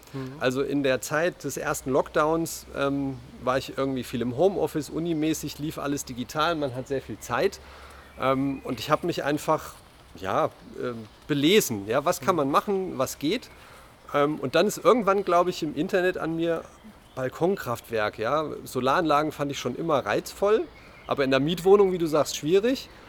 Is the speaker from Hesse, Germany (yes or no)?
yes; Hesse, Germany; now in Marburg, Germany; wohne 10 Jahre jetzt ungefähr in Marburg, bin aus dem Ebstorfer Grund, habe einen IT-Hintergrund